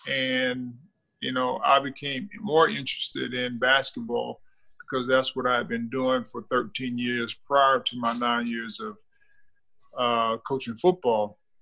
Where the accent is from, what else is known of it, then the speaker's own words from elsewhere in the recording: Thomasville, Georgia, United States; I've been married for 25 years. I'm from Thomasville, Georgia.